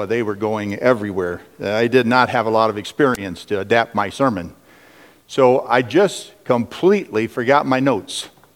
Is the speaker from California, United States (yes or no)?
yes; Riverdale, California, United States; At the age of 16, I went from my hometown in Riverdale, California to Mexico on a missions trip.